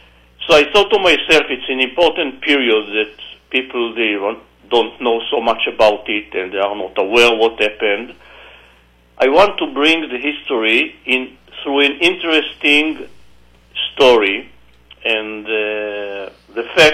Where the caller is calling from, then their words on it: Los Angeles, California, United States; And I'm talking now from Los Angeles.